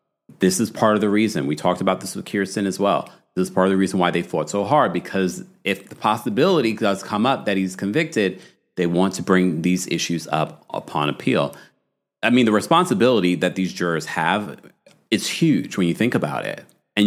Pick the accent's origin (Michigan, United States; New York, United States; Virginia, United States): New York, United States; New York City; and then back here in my hometown of New York City.